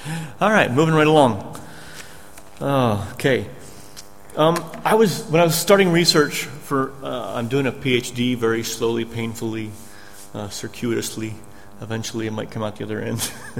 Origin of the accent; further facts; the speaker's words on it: United States; Yeah, I'm an American.